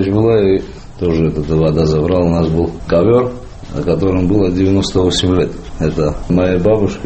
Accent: Abkhazia, Georgia; moved away; Кто знает, что мы оттуда, там море у нас было, дом был, все такое.

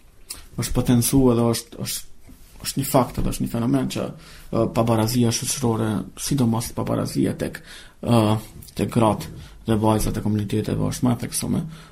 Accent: Kosovo; Ne, si Kosovar, si pjesëtar të komuniteteve Roma, Ashkali dhe Gjipjan

